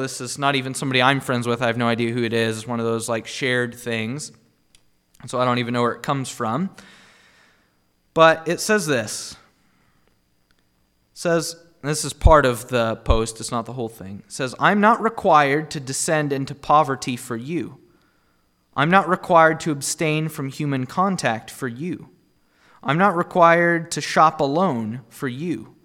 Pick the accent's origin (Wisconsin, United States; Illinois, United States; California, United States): Illinois, United States; And especially I see this in Illinois, my home state.